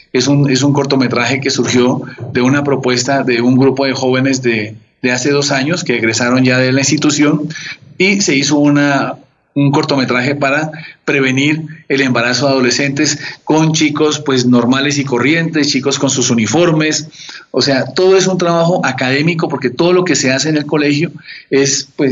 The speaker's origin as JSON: {"language": "Spanish", "town": "Pasto", "region": "Nariño", "country": "Colombia", "lives_now": "Cali, Colombia", "said": "soy pastuso nacionalizado caleño"}